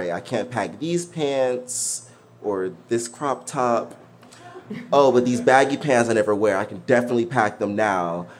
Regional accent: Detroit, Michigan, United States; like, I'm from Detroit, so it's a pretty tough place to be from.

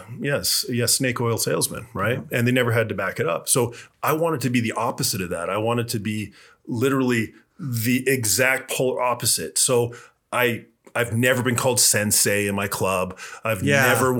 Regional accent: Kelowna, British Columbia, Canada; But growing up in Kelowna, there's no wrestling program.

